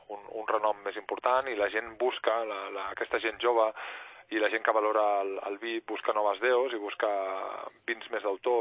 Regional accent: Barcelona, Catalonia, Spain; now in Lleida, Spain; Com passa amb Lleida, soc barceloní, però vaig venir aquí fa molts anys.

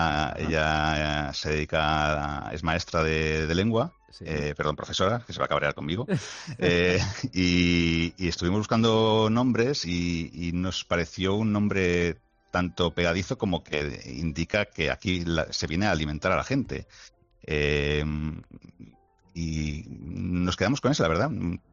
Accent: Barcelona, Catalonia, Spain; Yo soy de Barcelona.

